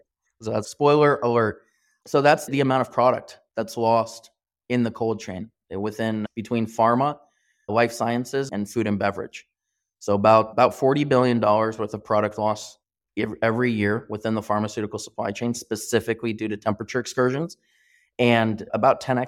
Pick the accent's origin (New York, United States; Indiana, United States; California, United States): Indiana, United States; Columbus; Grew up in Columbus, Indiana. I grew up in Columbus, went to school in Bloomington at IU for the first 2.5 years, and then finished up in Indianapolis at the University of Indianapolis.